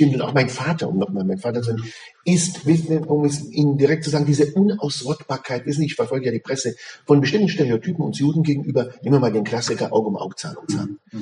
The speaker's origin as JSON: {"language": "German", "country": "Germany", "said": "Ich bin Deutscher und Israeli und habe was Ihnen ja bekannt ist, wie viele Juden in Deutschland, natürlich eine Doppelloyalität. Das heißt, ich liebe Deutschland, bin hier aufgewachsen"}